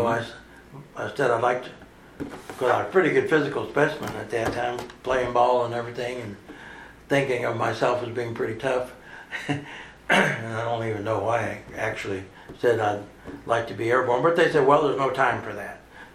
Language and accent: English; Parkville, Missouri, United States; Parkville, Missouri.